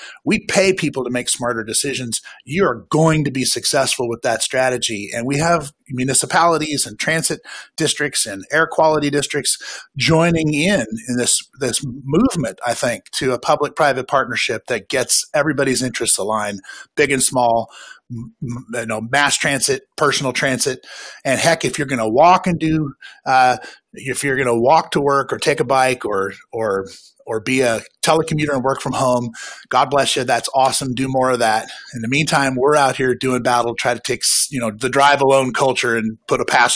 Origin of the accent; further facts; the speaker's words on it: Eugene, Oregon, United States; And I grew up in Eugene, Oregon, which means I legit hug trees.